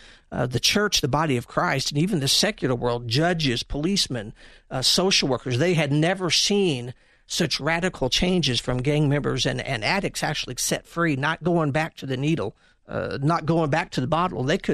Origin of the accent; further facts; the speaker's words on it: the South, United States; accent: southern; I hope you all can understand my southern accent. I carry that with me pridefully wherever I can go.